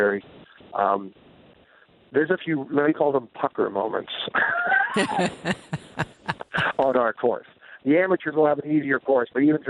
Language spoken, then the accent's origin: English; Pennsylvania, United States; And Diane, I know you're from Ohio, and I'm from Pennsylvania.